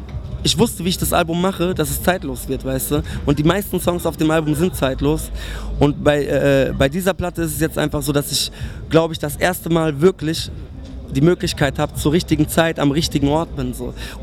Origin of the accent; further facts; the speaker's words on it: Stuttgart, Baden-Württemberg, Germany; ich komme aus Stuttgart